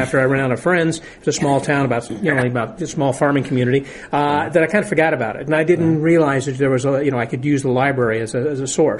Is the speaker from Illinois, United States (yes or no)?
yes; Illinois, United States; I'm from Southern Illinois, and they came back from St. Louis, gave me this little Sneaky Pete magic show.